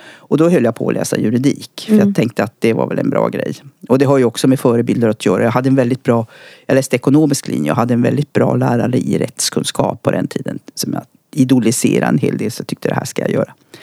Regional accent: Luleå, Norrbotten County, Sweden; also born or lived in Piteå; Jag är född i Piteå, uppvuxen i Luleå.

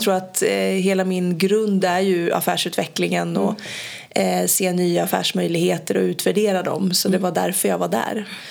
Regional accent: Norrköping, Östergötland, Sweden; Jag är ju från Norrköping.

